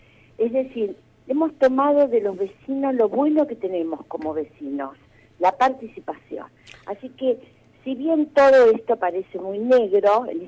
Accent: Santa Fe, Argentina; Es muy grave lo que nos está pasando como santafesinos

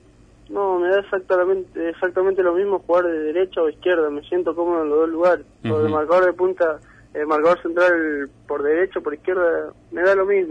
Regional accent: Santa Fe, Argentina; born there; Barrio, sí, Santa Fe, Barrio Belgrano.

